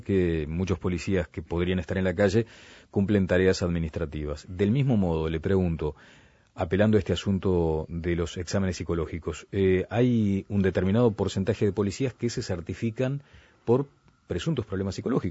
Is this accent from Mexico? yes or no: no; Tranqueras, Rivera, Uruguay; born there; a mí me pasa lo mismo con Tranqueras, allá donde nací, en Rivera, que ahora es una linda ciudad.